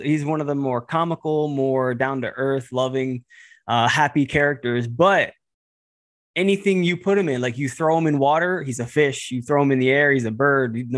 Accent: New York, United States; No, I'm from New York.

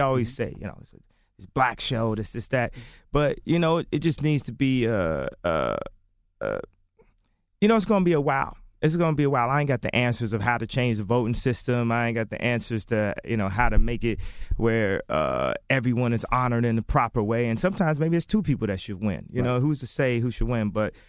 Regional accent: Chicago, Illinois, United States; Ghetto was fun. I mean, I'm from Chicago.

